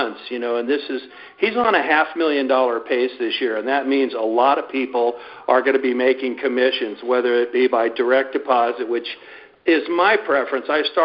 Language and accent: English; Florence, Oregon, United States; I'm from Florence, Oregon.